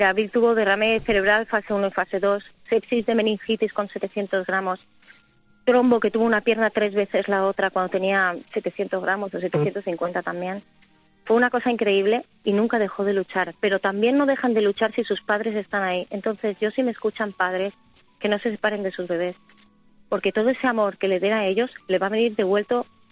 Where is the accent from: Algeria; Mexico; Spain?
Spain; Ibiza, Balearic Islands; porque yo soy de Ibiza